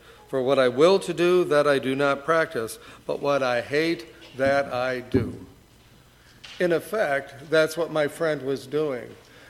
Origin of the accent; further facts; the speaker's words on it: Michigan, United States; Now, I grew up in Michigan and in a town up there, and there was only one Baptist church in town